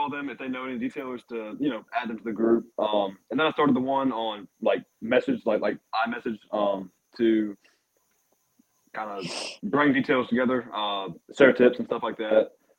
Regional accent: Virginia, United States; we got people from like multiple different states. Like, I'm from Virginia.

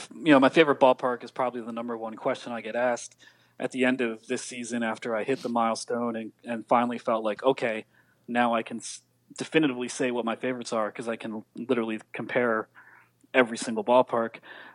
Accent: Ambler, Pennsylvania, United States; growing up as a Phillies fan and growing up with Reading, you know, growing up in Ambler, PA, with Reading being about an hour away.

